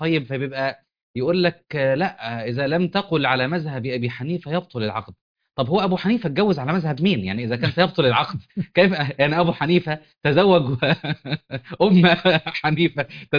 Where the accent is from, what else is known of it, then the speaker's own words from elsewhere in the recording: Upper Egypt, Egypt; now in Cairo, Egypt; كنت عندنا في الصعيد